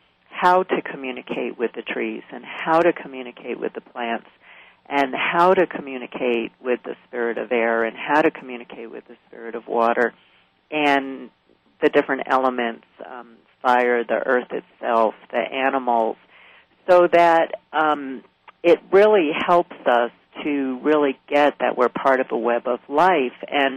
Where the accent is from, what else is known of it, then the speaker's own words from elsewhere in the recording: New York, United States; moved away as an adult; And I grew up in New York, and it was actually what caused me to leave New York was when I was 18 years old